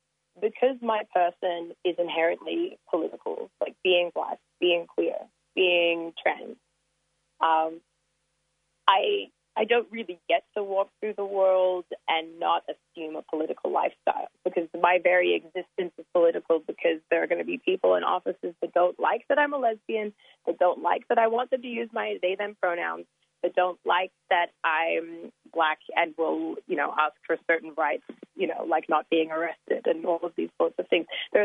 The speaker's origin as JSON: {"language": "English", "country": "Tanzania", "moved": "yes", "lives_now": "Sydney, Australia", "said": "My home country of Tanzania, it's illegal to be gay there."}